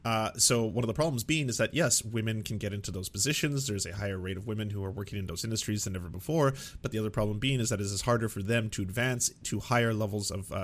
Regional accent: Canada; as a Canadian myself

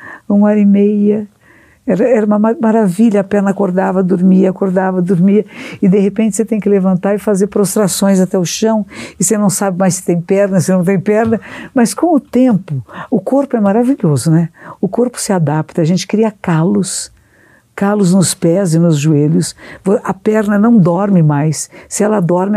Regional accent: Brazil; Para nós que somos aqui do Brasil

